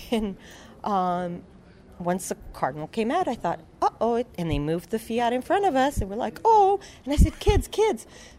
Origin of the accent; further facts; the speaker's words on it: Arlington, Virginia, United States; I'm from Arlington, Virginia, and we met in D.C., both as volunteers.